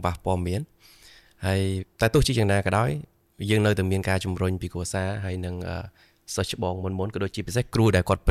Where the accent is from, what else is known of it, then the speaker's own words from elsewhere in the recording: Siem Reap, Cambodia; now in Phnom Penh, Cambodia; ខ្ញុំមកពីខេត្តសៀមរាបបាទហើយខ្ញុំចប់បាក់ឌុបនៅឆ្នាំ2010ហើយខ្ញុំឡើងមករៀននៅភ្នំពេញ